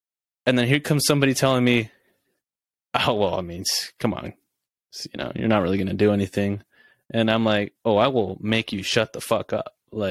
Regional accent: Sonoma, California, United States; growing up in Sonoma, we've met tons of people like that, honestly.

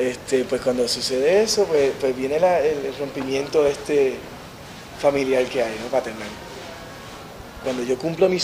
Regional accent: Río Piedras, Puerto Rico; Aquí en Río Piedra me crié en University.

